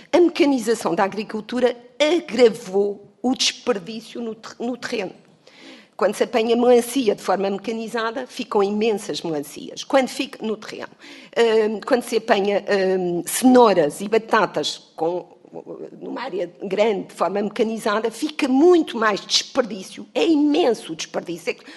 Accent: Ribatejo, Portugal; eu sou do Ribatejo, isto é, sou de uma região de grande produção alimentar

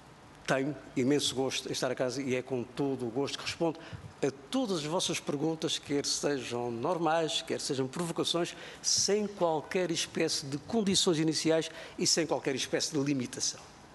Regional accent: Azores, Portugal; não propriamente na minha terra, porque ela chegou tarde, ela já no continente já se desenvolvia, já existia, e só chegou depois do 25 de Abril aos Açores.

